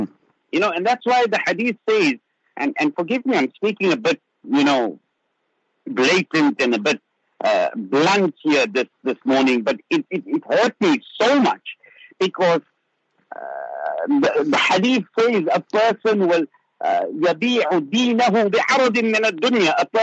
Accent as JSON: {"language": "English", "country": "Zimbabwe", "tie": "born or raised there", "said": "Look, I grew up in Zimbabwe"}